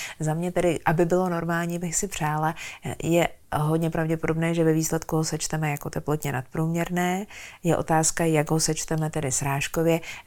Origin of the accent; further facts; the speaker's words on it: Hradec Králové Region, Czechia; u nás v Krkonoších. Já jsem doma na horách a byť teda je to Polabí, tak u nás docela drsnější část Polabí